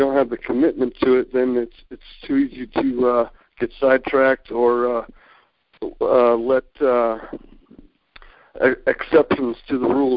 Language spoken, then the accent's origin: English; Kalispell, Montana, United States; I'm in Kalispell, Montana. No one's heard of it. It's about 22,000 people. And it's right up by, it's in the northwest part of Montana, up by Canada